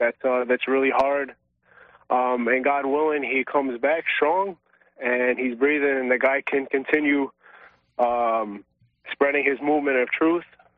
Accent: New York, United States; I'm from New York. Been calling InfoWars for a long time, man

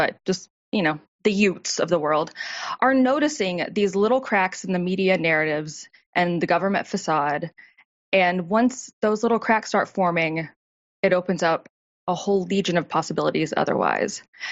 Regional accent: Alabama, United States; I'm sure I'm saying that wrong, I'm from Alabama, that's my right.

